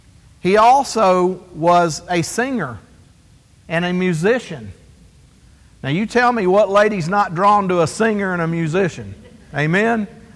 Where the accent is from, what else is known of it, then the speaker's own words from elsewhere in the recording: Texas, United States; You know, I grew up in Texas, and about the time that I was entering into my teenage years